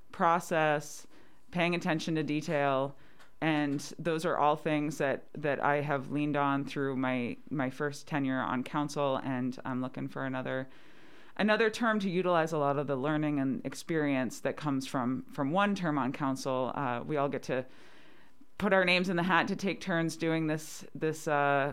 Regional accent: Maine, United States; also born or lived in Fairbanks; now in Homer, United States; I moved to Homer in 2008. I moved down here from Fairbanks, where I was going to graduate school at UAF for a master's in wildlife biology. I didn't want to be a game biologist, so I missed the ocean. I grew up on the coast of Maine.

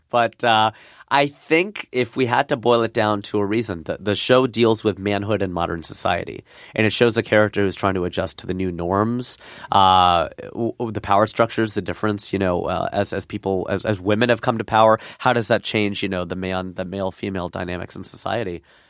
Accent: Fairfield, Ohio, United States; also born or lived in Hamilton; I was born in Hamilton. I was raised in Fairfield. And I went to Fairfield High School, went to University of Cincinnati, and I worked at Procter & Gamble. So I'm about as Cincinnati as it gets.

